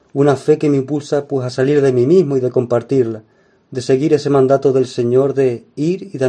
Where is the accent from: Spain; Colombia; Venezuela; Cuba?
Spain; La Palma, Canary Islands; soy seminarista de La Palma